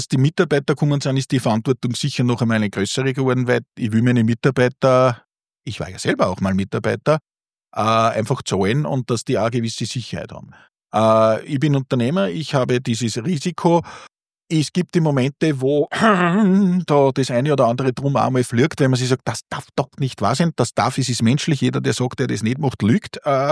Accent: Upper Austria, Austria; aber bin da sehr stolz als Oberösterreicher.

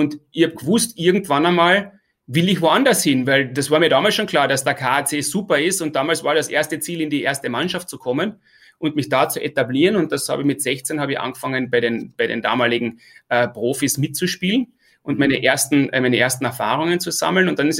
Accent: Austria; sich als Österreicher durchzusetzen, war für mich damals dieser Horizont

